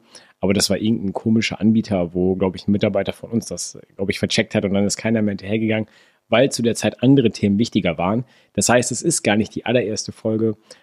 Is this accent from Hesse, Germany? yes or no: no; North Rhine-Westphalia, Germany; Ich komme aus dem Münsterland. In Büren ist da tatsächlich der, ja, der Ort, wo ich meine Lehre gemacht habe.